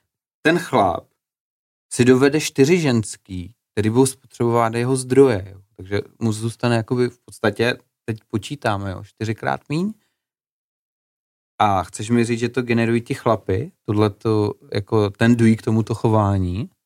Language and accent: Czech; Olomouc, Olomouc Region, Czechia; protože já jsem z Olomouce, to je chmelařská oblast, u nás slivovice se neprovozuje, u nás vaří pivo.